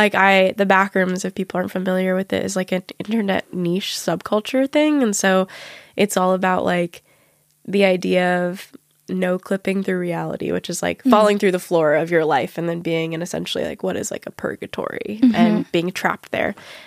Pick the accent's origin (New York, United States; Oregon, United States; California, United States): California, United States; And growing up in California is really lucky when you're queer.